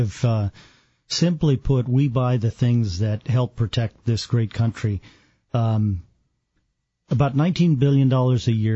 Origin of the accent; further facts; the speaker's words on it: United States; As an Indian guy, I just felt like all of us as Americans need to step up